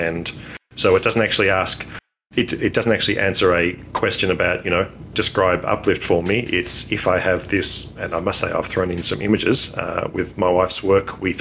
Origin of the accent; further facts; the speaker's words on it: Australia; As an Aussie